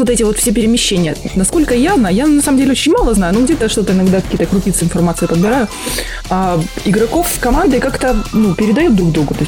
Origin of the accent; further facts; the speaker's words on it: Chișinău, Moldova; Из Кишинева.